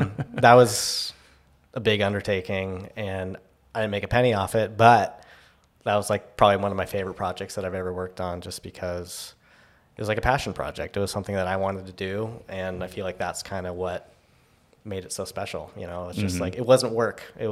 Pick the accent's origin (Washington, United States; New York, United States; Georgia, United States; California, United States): Washington, United States; Woodinville; also born or lived in Shoreline; I'm from Washington, born in Woodinville, and then moved to Shoreline when I was like in high school.